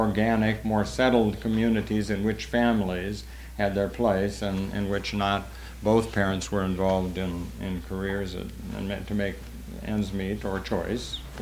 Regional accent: Manhattan, New York, United States; I'm a New Yorker, you understand, Upper West Side of Manhattan

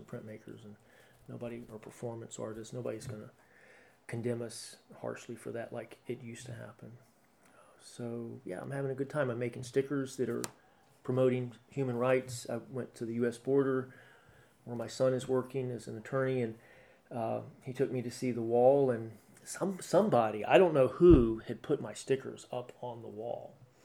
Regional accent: North Carolina, United States; my home state is submerged in water, many of my North Carolinian brothers and sisters are going to want to immigrate.

